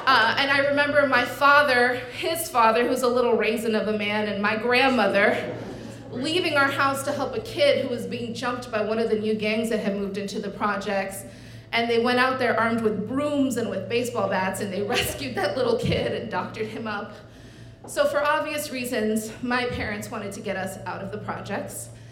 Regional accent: Hialeah, Florida, United States; now in Michigan, United States; So, I'm not originally from Michigan. I am originally from sunny South Florida. And specifically, I'm from a little city called Hialeah.

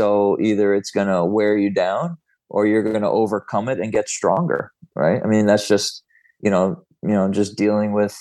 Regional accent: Florida, United States; I grew up in Florida.

